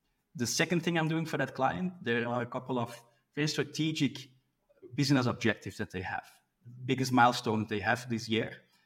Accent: Belgium; I'm from Belgium, based in Belgium.

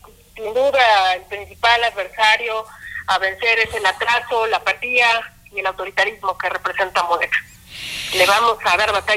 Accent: Ecatepec, State of Mexico, Mexico; Yo crecí en Ecatepec, soy hija de escuelas públicas

